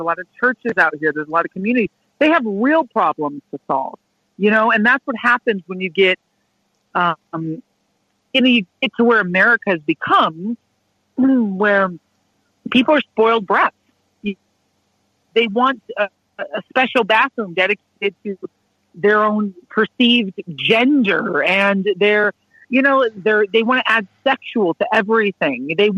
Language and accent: English; United States; when I talk about, you know, I'm American, and they say, why did you get rid of Trump?